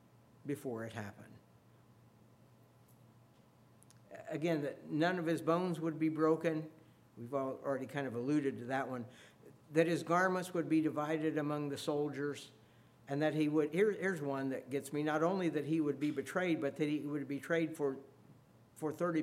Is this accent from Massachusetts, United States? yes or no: no; Mattoon, Illinois, United States; born there; I was born in Mattoon because that's where my dad got a job after he got out of the service, and so they moved there.